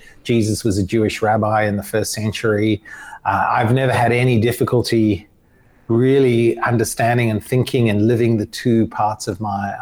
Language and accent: English; Choma, Southern Province, Zambia; born there; I was born in Zambia, in a little village up Choma in Zambia. My mum was and her parents were refugees from the Holocaust. They fled Germany in 1938.